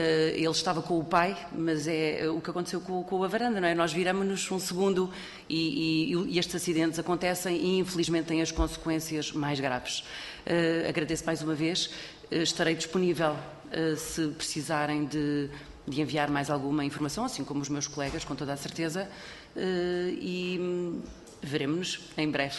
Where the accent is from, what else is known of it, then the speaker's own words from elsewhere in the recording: Sines, Setúbal, Portugal; eu sou de Sines